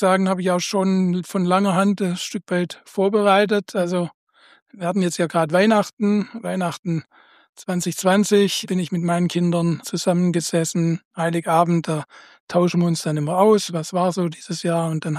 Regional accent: Rosenfeld, Baden-Württemberg, Germany; ich bin hier in Rosenfeld geboren, getauft, konfirmiert, aufgewachsen, zur Schule gegangen. Ich wohne hier seit knapp 60 Jahren jetzt

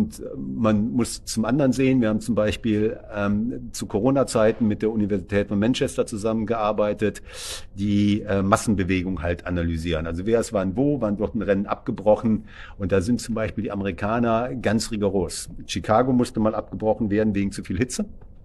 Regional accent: Cologne, North Rhine-Westphalia, Germany; Ich sage einfach mal Köln, aufgrund meiner Heimat bezogen, bin ich halt auch gerne da.

